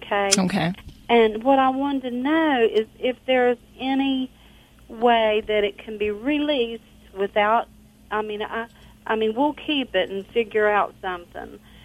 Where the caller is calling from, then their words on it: Charleston, West Virginia, United States; I'm from West Virginia.